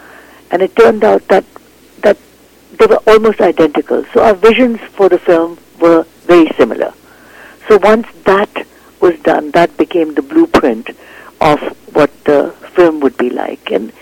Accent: Canada; I mean, I'm a Canadian

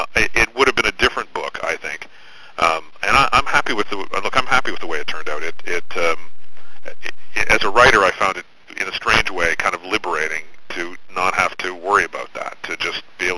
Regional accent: Hamilton, Ontario, Canada; I grew up in Hamilton

